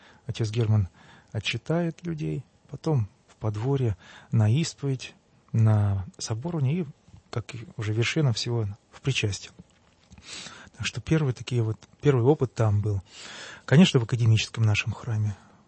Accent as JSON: {"language": "Russian", "region": "Zakarpattia Oblast", "country": "Ukraine", "tie": "born or raised there", "said": "Из Закарпатья."}